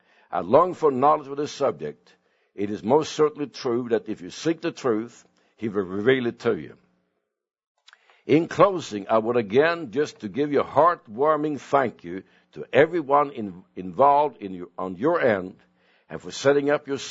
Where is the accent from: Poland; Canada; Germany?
Canada; I'm originally from Canada